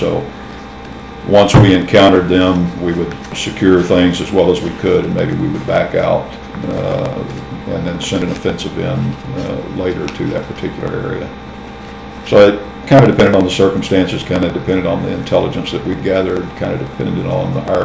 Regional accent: United States; because I thought, as an American, I had a duty to do my part.

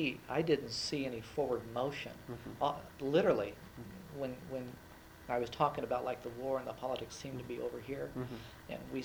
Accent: United States; I'm an American. I did what I felt was the best thing to do.

